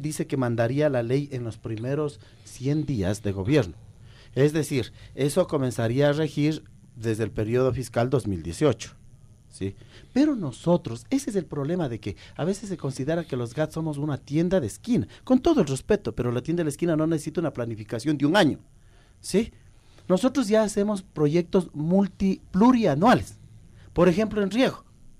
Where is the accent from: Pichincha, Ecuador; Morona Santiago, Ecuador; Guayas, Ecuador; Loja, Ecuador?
Pichincha, Ecuador; Quito; A mí me preocupa, por ejemplo, como quiteño